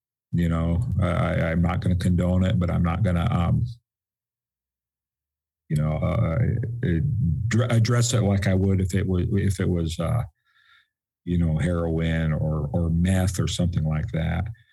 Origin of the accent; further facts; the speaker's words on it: Seattle, Washington, United States; born there; I was born in Seattle, and I love Seattle.